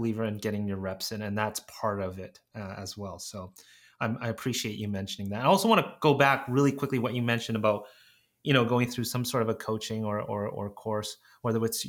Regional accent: Canada; I'm a Canadian.

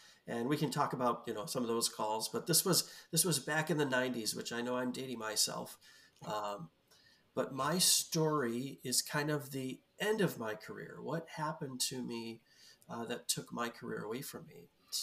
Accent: Bolingbrook, Illinois, United States; I think it was about 2 months ago in a neighboring town of where I grew up in Bolingbrook.

